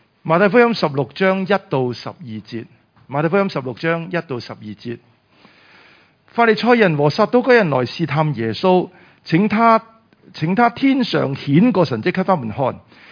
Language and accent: Cantonese; Hong Kong; 我哋作为香港人，喺呢几年，我哋确实系喺即系惊涛骇浪里边。